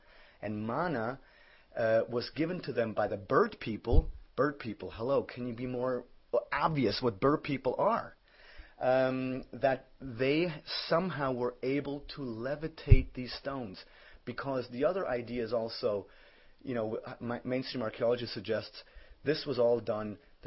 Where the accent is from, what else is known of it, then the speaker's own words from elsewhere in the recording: Greek islands, Greece; You know, I come from the Greek islands, so I know that on those islands, yes, there are trees in sheltered places